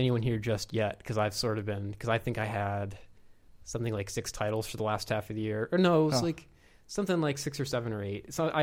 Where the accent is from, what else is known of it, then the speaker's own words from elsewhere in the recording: Baltimore, Maryland, United States; now in Atlanta, United States; I'm from Baltimore.